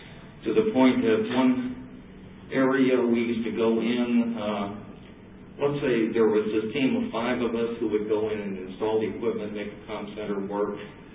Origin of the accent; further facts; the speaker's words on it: Florida, United States; I think it's a dry air here. I'm from Florida, so I'm not used to air.